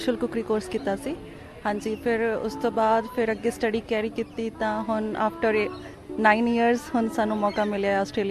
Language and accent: Punjabi; Fatehgarh Sahib, Punjab, India; ਪੰਜਾਬ ਤੋਂ ਸਰ, ਮੇਰਾ ਜ਼ਿਲ੍ਹਾ ਫਤਿਹਗੜ੍ਹ ਸਾਹਿਬ ਆ